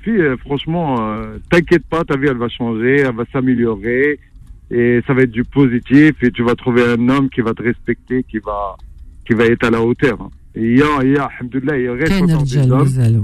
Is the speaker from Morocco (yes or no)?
yes; Morocco; nous, on est des Marocains